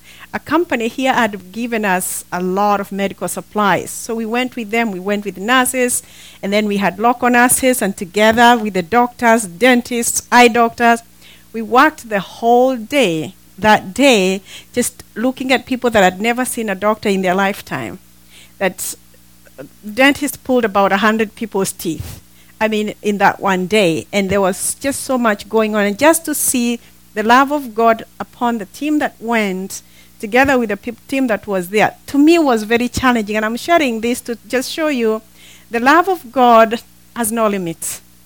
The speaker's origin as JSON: {"language": "English", "country": "Kenya", "said": "Originally, we come from Kenya, both of us."}